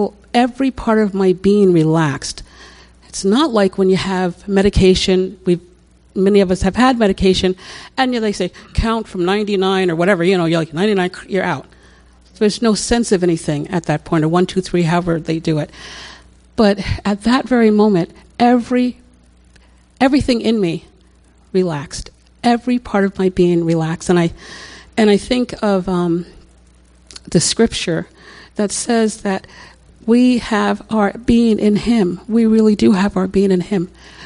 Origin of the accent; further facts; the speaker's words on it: United States; This is my home country of America.